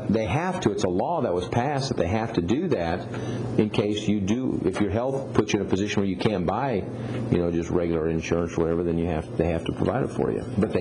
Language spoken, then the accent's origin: English; Hayes, United States; And, of course, I was raised in the funeral business. I'm from Hayes. I grew up in a funeral home.